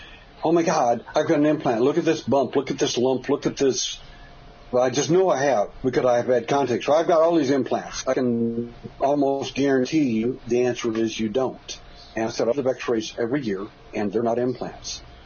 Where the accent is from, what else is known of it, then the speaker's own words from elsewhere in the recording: Texas, United States; born there; I was born at night, 7:30 at night, as a matter of fact, and I was born in Texas, but it wasn't last night.